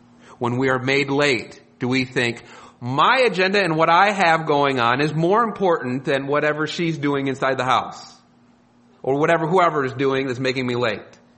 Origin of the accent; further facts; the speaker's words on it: United States; I'm an American, and I make minimal apology for that.